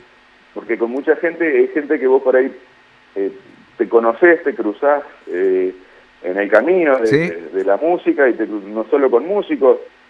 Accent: Paraná, Entre Ríos, Argentina; somos de Paraná y como termina el video, siempre seremos de Paraná.

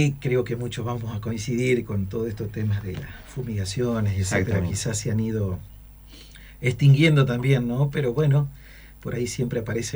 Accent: Maciá, Entre Ríos, Argentina; Yo era muy futbolero, muy de jugar al fútbol, como todo argentino. Y en Maciá, donde nosotros vivíamos, al lado había un sitio baldío.

